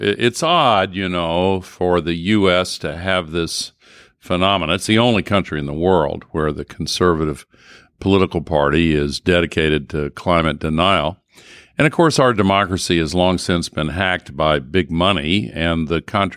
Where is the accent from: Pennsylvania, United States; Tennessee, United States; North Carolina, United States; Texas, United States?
Tennessee, United States; And in my home state of Tennessee, there's an old saying